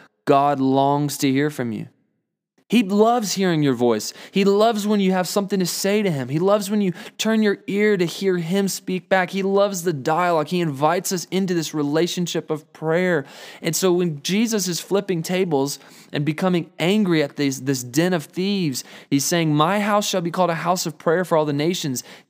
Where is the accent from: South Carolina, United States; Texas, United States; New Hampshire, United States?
South Carolina, United States; I've always been a Clemson fan. I was raised in South Carolina, so I love Clemson.